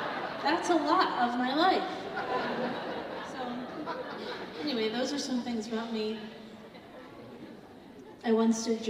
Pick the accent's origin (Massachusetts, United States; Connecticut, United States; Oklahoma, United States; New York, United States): New York, United States; New York City; also born or lived in Manhattan; I'm from New York City. I grew up in. Yeah, it's good, kind of. I grew up in Manhattan and now I live in Brooklyn